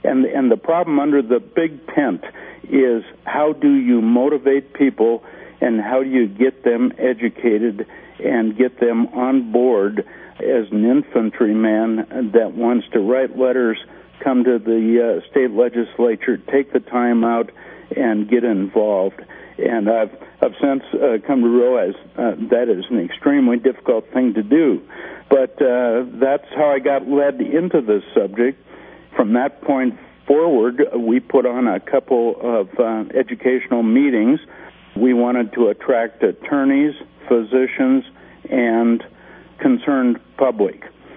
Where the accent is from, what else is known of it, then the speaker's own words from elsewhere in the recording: Montana, United States; And I'm at the meeting at Mount Hermon, and several people are coming up to me when they find out I'm from Montana and said, what are you doing in Montana?